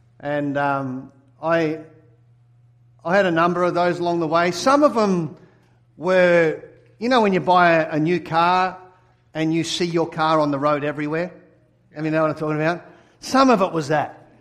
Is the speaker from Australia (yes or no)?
yes; Sydney, New South Wales, Australia; as an Aussie. If you haven't worked out yet, I'm not from Scotland. I'm from Australia, Sydney, Australia, born and bred, and I grew up as a sports person, professional tennis player.